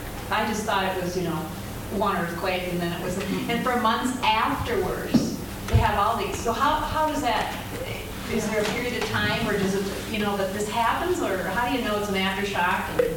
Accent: Midwest, United States; Well, we're from the Midwest, so we don't have as much experience with that.

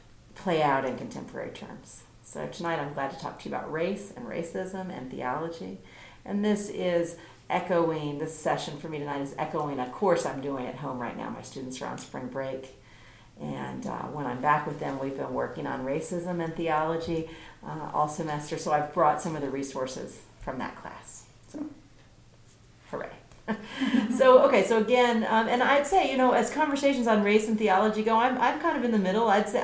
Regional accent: East Coast, United States; now in Minnesota, United States; And I'm originally from the East Coast, so Minnesota wasn't my place.

